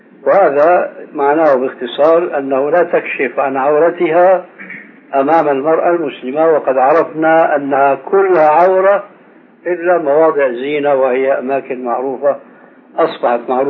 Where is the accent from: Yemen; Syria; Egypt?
Syria; وهذا كانوا إلى عهد قريب عندنا في سوريا